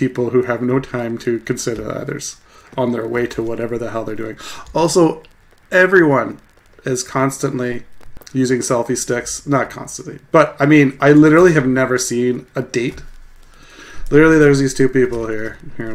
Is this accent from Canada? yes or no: yes; Canada; moved away as an adult; now in Japan; just pretty much annihilated any footprints I've ever had in my home country of Canada, and packed up and went to Japan.